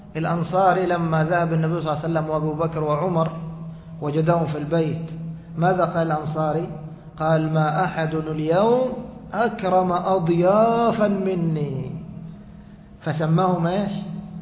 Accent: Egypt; ربما عندنا في مصر لا، كيف رأس الخروف؟

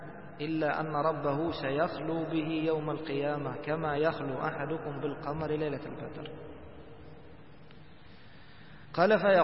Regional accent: Egypt; مثل عندنا في مصر يقولوا هاتها من قصيرها

